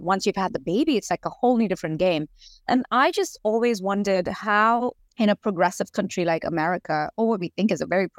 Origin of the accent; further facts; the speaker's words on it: India; I come from India